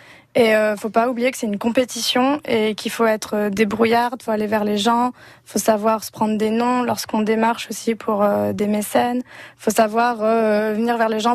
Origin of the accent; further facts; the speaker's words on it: Lille, Hauts-de-France, France; Je suis lilloise, je suis